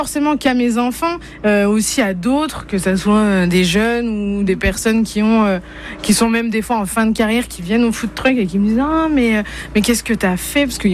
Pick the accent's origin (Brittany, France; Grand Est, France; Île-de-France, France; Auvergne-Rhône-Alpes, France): Grand Est, France; Féy; Alors, je viens de Féy, un tout petit village vosgien.